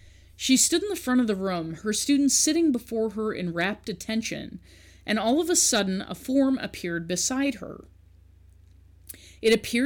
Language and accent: English; Newfoundland and Labrador, Canada; I'm originally from Newfoundland, and I might look similarly to someone from England or Ireland. I also have French ancestors.